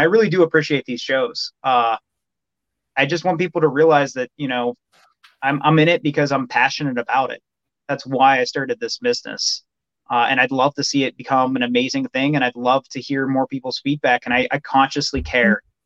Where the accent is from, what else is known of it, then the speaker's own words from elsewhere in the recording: Pennsylvania, United States; I grew up in Pennsylvania. My uncle has property there that I hunt on, and it was previously strip mined.